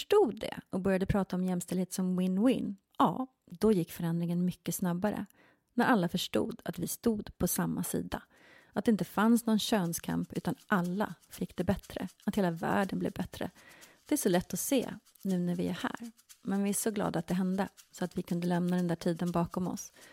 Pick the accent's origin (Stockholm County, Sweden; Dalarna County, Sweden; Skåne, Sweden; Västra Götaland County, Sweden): Stockholm County, Sweden; Tyresö; moved away as an adult; also born or lived in Spain / England / Los Angeles, United States; Jag är uppväxt här i Sverige, i Tyresö. Kom från egentligen en ganska religiös familj. Ja. Och flyttade när jag var 18 år, flyttade jag utomlands.